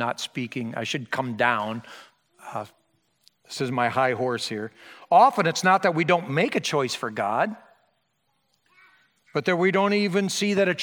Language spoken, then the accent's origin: English; Iowa, United States; I'm so thankful to be born and raised in Iowa in this part of the world